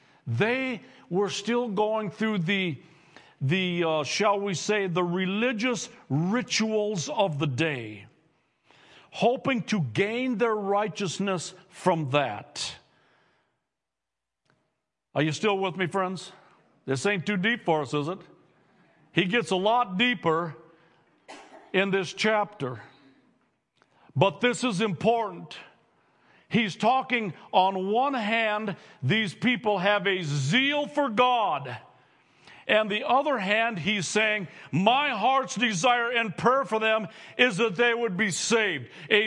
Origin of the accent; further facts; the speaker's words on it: Minnesota, United States; We come from Bertha and Pillager and Leader and Lincoln and Staples and Motley and all around us.